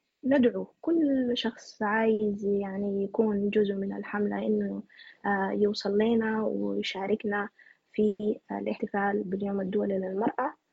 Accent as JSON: {"language": "Arabic", "country": "Sudan", "said": "وأنا سوداني"}